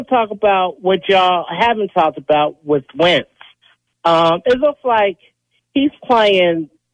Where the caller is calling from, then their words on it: Atlanta, Georgia, United States; I'm calling from Atlanta, so I'm calling from afar.